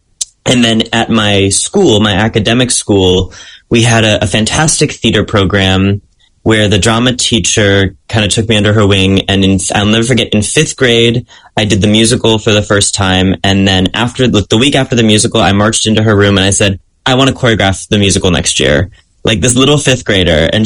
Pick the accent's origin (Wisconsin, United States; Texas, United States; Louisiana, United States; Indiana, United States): Indiana, United States; but I'm essentially from the Midwest.